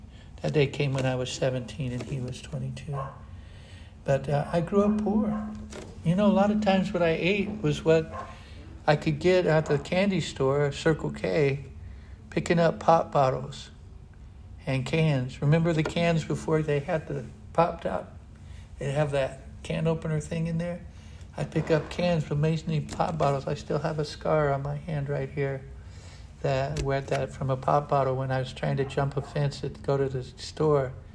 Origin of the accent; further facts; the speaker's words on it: Rubidoux, California, United States; also born or lived in Inglewood; I grew up very poor. I grew up in Rubidoux, first in Inglewood, then Rubidoux, after my mom and dad were separated